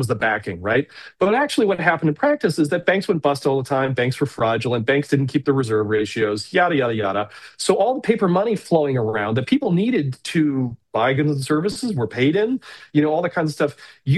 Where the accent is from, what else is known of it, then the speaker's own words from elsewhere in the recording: New England, United States; This is probably the growing up in New England or growing up Catholic. There's more than a little of the Puritan in me.